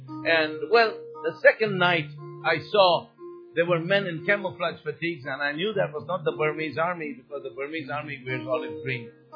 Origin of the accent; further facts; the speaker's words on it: Pakistan; also born or lived in Bangladesh; He was transferred to, I grew up in Pakistan, he was transferred to East Pakistan, which is now known as Bangladesh.